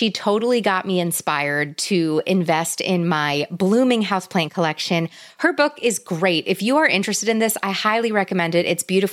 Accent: New York, United States; So I grew up in New York going to my grandparents' house in Queens

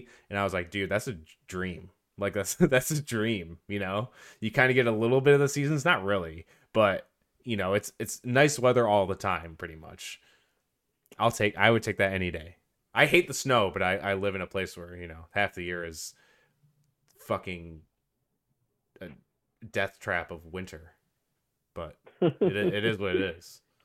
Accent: New York, United States; And I'm like, no, I'm from New York.

